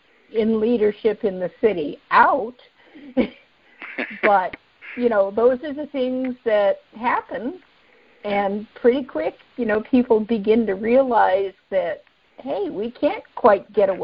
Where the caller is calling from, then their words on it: Minneapolis, Minnesota, United States; I'm from Minneapolis, also.